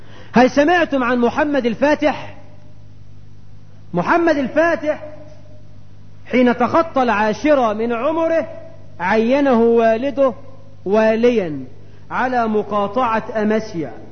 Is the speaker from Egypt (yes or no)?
yes; Egypt; هو احنا كمصريين مش قاومنا في القناة